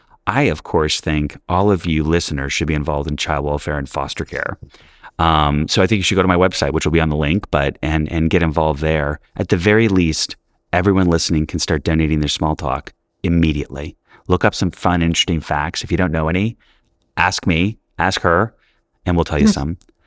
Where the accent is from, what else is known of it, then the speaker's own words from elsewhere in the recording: New York City, New York, United States; I grew up in New York City in the 80s where we were in shelters